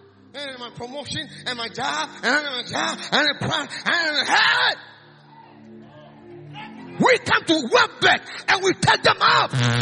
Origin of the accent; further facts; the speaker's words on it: Ghana; accent: Ghanaian; Don't mind my accent as Ghanaian.